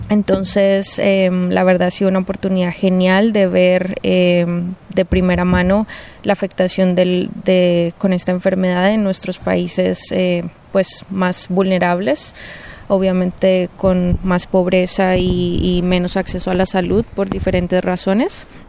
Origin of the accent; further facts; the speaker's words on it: Colombia; now in Dallas, United States; Yo soy colombiana, pero vivo en Estados Unidos hace ya 7 años. Soy enfermera, trabajo en la sala de emergencias en un hospital en Dallas.